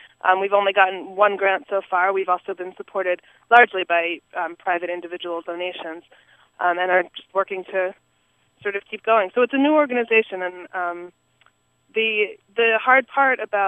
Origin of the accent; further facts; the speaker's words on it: United States; and that I, as an American and as a Jew, have a big responsibility in that.